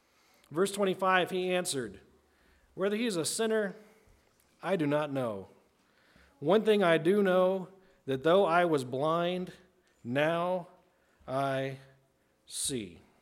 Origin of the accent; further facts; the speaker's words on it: Maryland, United States; when I grew up, the church I grew up in Maryland, every Sunday evening there was testimony time.